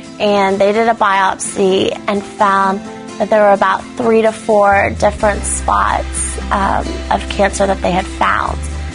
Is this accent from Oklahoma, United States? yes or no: yes; Tulsa, Oklahoma, United States; I'm from Tulsa, Oklahoma.